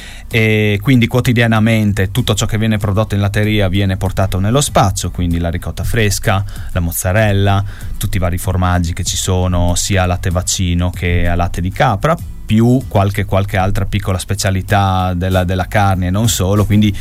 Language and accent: Italian; Ovaro, Friuli-Venezia Giulia, Italy; noi siamo nati e cresciuti ad Ovaro